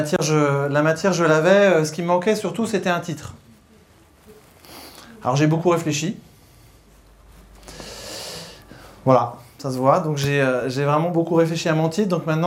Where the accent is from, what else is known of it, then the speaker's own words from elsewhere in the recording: Rennes, Brittany, France; je viens de Rennes, si ça, au cas où ça ne se verrait pas. Donc je fais partie de la communauté Agile Rennes.